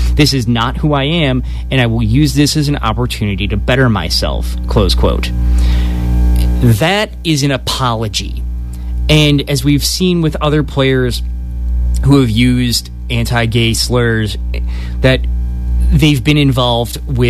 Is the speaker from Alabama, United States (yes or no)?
no; San Diego, California, United States; Growing up in San Diego, or California in general, it's a very liberal state.